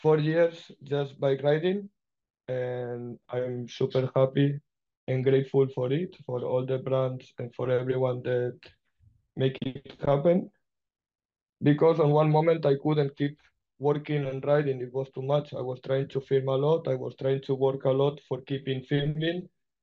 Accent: Sant Cugat, Catalonia, Spain; I grew up in Sant Cugat. It's a town nearby because of work of my family.

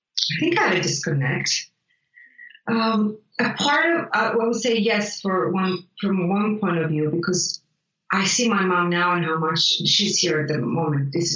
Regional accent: Italy; And I grew up in Italy, where cooking is a big part of life, and not just for nutrition purposes, but it's really a big part.

